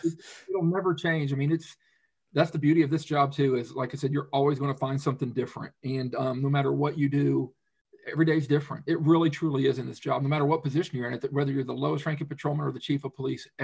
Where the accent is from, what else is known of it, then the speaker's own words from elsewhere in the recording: Middletown, United States; And I'm from Middletown. I lived here. My kids went to school. I'm a Middletown guy.